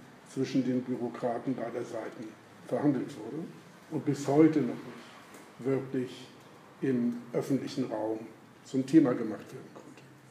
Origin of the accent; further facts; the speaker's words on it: Kiel, Schleswig-Holstein, Germany; als Kieler habe ich da ein bisschen Probleme